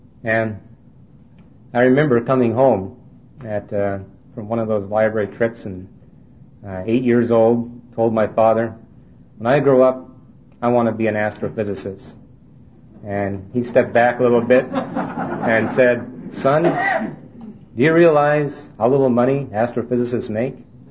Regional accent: Vancouver, British Columbia, Canada; moved away; also born or lived in Montreal; I was born and raised in Canada, and my family moved out from Montreal, where I was born, to Vancouver when I was about 5 years of age.

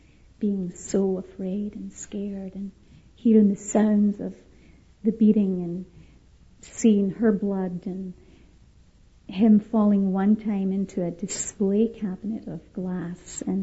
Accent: Scotland, United Kingdom; born there; accent: American; When I'm in Scotland, my country, they say I have an accent, an American accent. So I'm in between the Atlantic Ocean somewhere. But I was born in Scotland.

